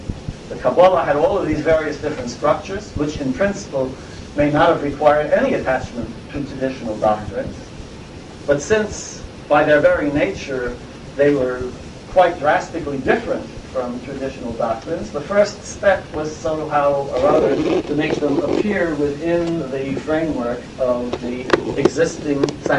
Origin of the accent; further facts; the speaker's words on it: New York City, New York, United States; growing up in the Lower East Side of New York in the 1930s and 1940s.